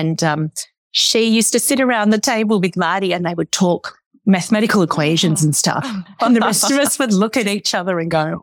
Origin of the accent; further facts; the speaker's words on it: Melbourne, Victoria, Australia; now in Sydney, Australia; We came back. We're from Melbourne. We live, which is another city to the south, maybe an hour by plane. But anyway, we moved up to Sydney about 15 years ago.